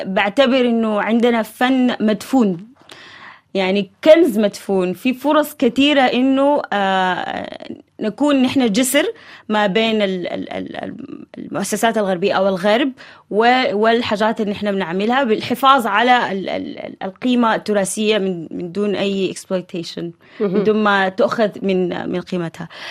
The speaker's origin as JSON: {"language": "Arabic", "country": "Saudi Arabia", "tie": "born or raised there", "also_born_or_lived": "Sudan", "moved": "yes", "lives_now": "Paris, France", "said": "انه انا تربيت في السعودية بعدين انتقلت للسودان، يعني في كل مكان انا وجيت بعدين على باريس"}